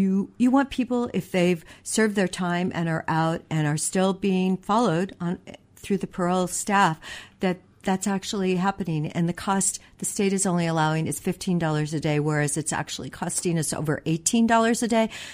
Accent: Heppner, Oregon, United States; I grew up in Heppner, where Kinzu Mill was there

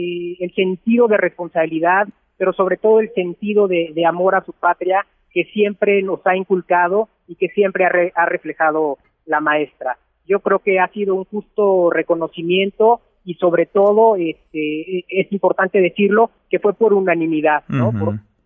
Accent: Mexico; eso pues como mexicanos y a mí en lo especial como su nieto nos llena de alegría

